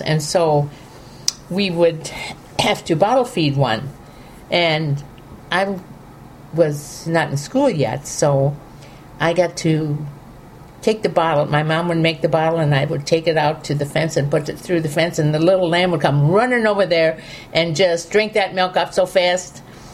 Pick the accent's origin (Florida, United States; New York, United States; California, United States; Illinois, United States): Illinois, United States; Freeburg; also born or lived in New Baden / Muskoda; I grew up mostly around Freeburg, but before we moved to Freeburg, we lived at Muskoda, out in the country, which is also in Illinois.